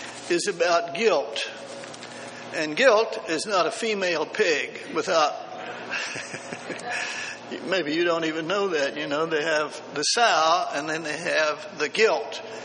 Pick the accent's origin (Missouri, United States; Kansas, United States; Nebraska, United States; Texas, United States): Texas, United States; I grew up in Texas harvesting things in the cotton field